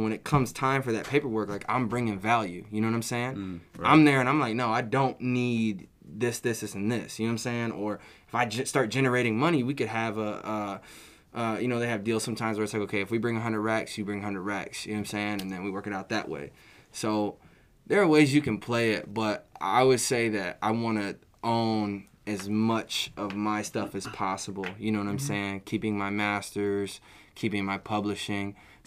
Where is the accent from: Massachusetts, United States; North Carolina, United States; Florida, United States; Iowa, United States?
Iowa, United States; Cedar Rapids; born there; like, I was born in Cedar Rapids. My family is from the South Side of Chicago, so I don't know those elements to my life.